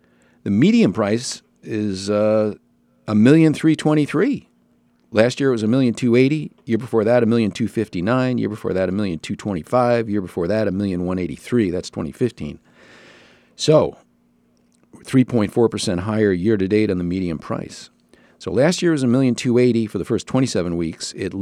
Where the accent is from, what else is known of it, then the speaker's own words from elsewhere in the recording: New York, United States; And I grew up in New York. In New York, the guy would have like rolled into me and blew his horn.